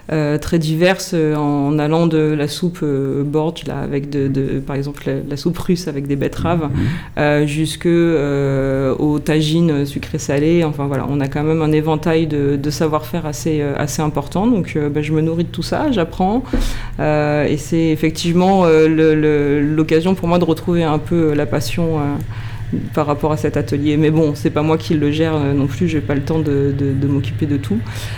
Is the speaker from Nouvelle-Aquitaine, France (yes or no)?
yes; Limoges, Nouvelle-Aquitaine, France; also born or lived in Périgueux / Paris region; Je suis née à Périgueux. J'ai ma famille qui est originaire de Dordogne, mais moi j'ai grandi à Limoges. Et donc j'avais jamais habité Périgueux.